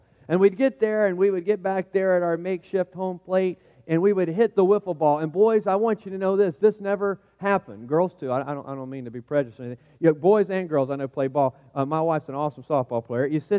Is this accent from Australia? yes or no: no; Newport News, Virginia, United States; I can remember growing up in Newport News